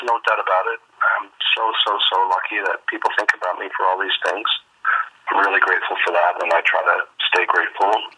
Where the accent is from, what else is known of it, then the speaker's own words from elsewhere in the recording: Newfoundland and Labrador, Canada; I grew up in Labrador, and I spent my summers on the west coast of Newfoundland around Stephenville in the Port of Port Peninsula.